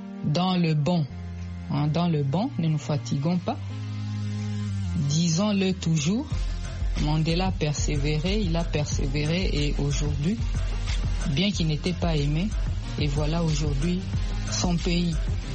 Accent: Kinshasa, DR Congo; Et chez nous, à Kinshasa, ici, nous voyons l'insalubrité trop.

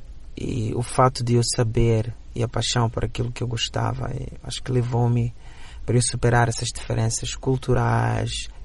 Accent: Mozambique; now in United States; Principalmente porque eu consigo olhar para a própria minha terra de uma forma diferente e com grande orgulho. Ou com orgulho maior do que eu tinha quando vivia em Moçambique.

